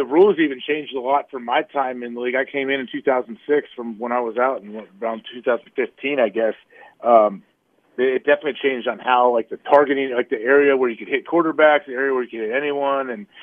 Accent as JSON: {"language": "English", "region": "Ohio", "country": "United States", "tie": "born or raised there", "said": "I mean, I grew up in Ohio, so I'm a little biased. I grew up about an hour and 15 minutes down the road."}